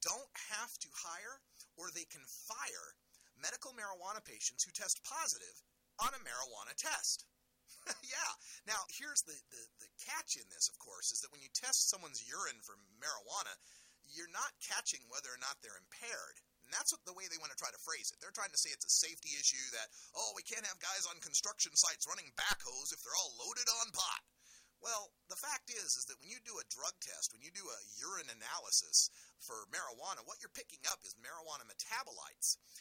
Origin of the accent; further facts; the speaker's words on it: Oregon, United States; Hey, we're going to focus on my home state today, the state of Oregon